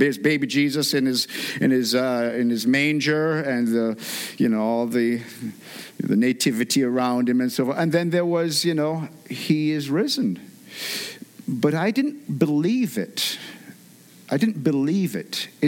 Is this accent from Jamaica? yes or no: yes; Jamaica; accent: Jamaican; moved away; I'm originally from Jamaica. I've lived here most of my life, but when I'm around Jamaicans, it comes out a lot thicker.